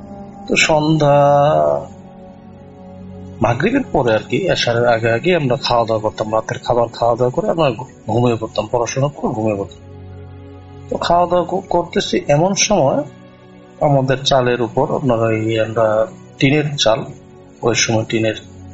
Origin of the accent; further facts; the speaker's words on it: Phulbaria, Mymensingh Division, Bangladesh; আমার বাড়ি ময়মনসিংহ জেলা ফুলবাড়িয়া থানা রাঙামাটি ইউনিয়ন একটা গ্রাম।